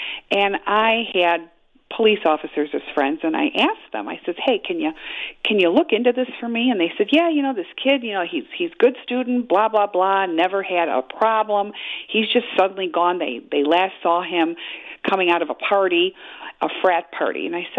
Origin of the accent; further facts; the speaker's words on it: Chicago, Illinois, United States; You know, it started in Chicago because I was raised in Chicago my whole life, but now it's all over the world that I work with.